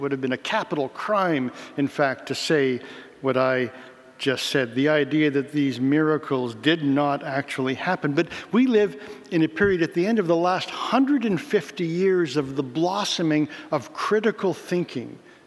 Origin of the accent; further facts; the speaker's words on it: Mississauga, Ontario, Canada; When I was growing up in Mississauga, there was an A&W drive-in restaurant right where Lakeshore Road goes over the Credit River.